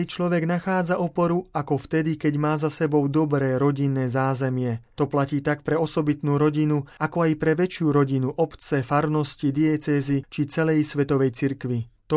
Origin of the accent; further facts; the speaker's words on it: Germany; first language German; Slovak is a second language; Nemusím sa tajiť tým, že nemčina je mojím rodným jazykom, rovnako ako rodným jazykom Svätého Otca.